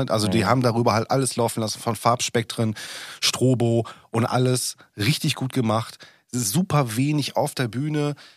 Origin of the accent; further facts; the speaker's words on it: Essen, North Rhine-Westphalia, Germany; als Essener